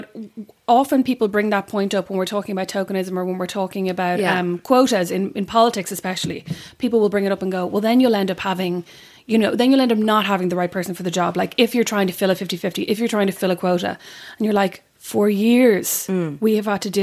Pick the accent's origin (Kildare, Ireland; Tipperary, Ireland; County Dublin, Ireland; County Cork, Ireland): Kildare, Ireland; Straffan; so I'm from Strafford, which is where the K Club is, and I live about 10 minutes away.